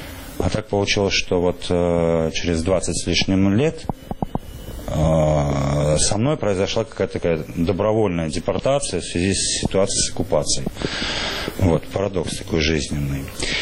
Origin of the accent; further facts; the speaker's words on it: Tashkent, Uzbekistan; moved away; also born or lived in Simferopol; Жил я в Симферополе со своей семьей. Изначально я вообще с Узбекистана. Родился в Ташкенте, жил в Ташкенте.